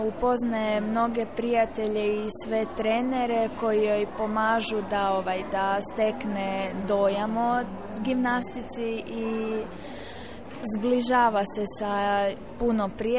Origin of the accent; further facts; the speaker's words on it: Rijeka, Primorje-Gorski Kotar County, Croatia; dolazim iz Rijeke i imam 12 godina.